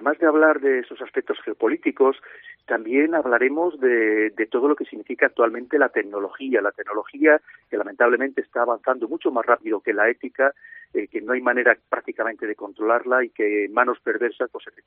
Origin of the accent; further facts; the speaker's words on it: León, Castile and León, Spain; encantado de estar de nuevo aquí en mi tierra, en mi querida ciudad de León